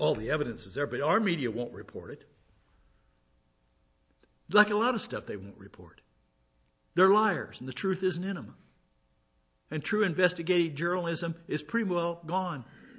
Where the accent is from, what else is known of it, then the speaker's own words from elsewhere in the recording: South Dakota, United States; South Dakota, my home state, they banned all kinds of sex operations